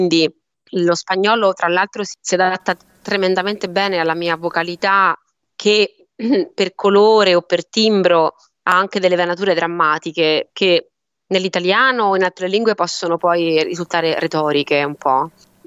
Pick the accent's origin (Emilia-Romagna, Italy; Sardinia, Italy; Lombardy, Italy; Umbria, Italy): Sardinia, Italy; Io sono sarda, sono proprio residente.